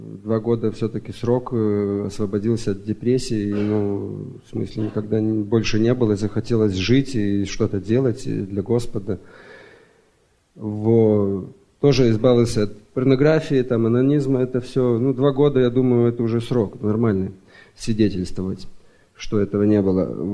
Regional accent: Lithuania; Russian is a second language; now in Belgium; я литовец, живу в последнее время в Бельгии.

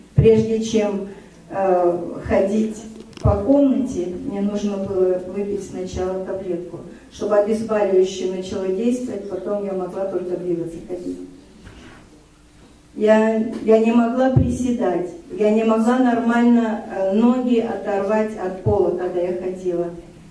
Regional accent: Vernon, British Columbia, Canada; Я из Канады, город Вернон

